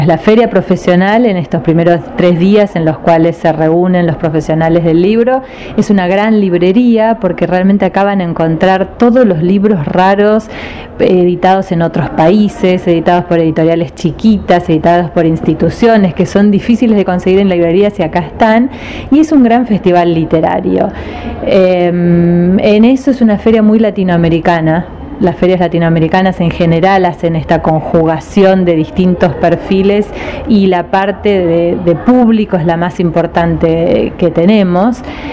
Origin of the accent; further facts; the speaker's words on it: Buenos Aires, Argentina; y nos enseña a nosotros como porteños que, bueno, hay otras culturas